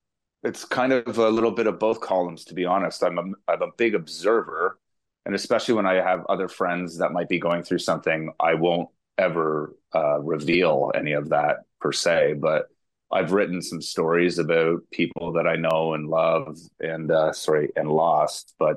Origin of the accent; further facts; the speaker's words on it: Oshawa, Ontario, Canada; A date in Peterborough, where we lived for a little while. I'm playing in a record shop in my hometown of Oshawa, Ontario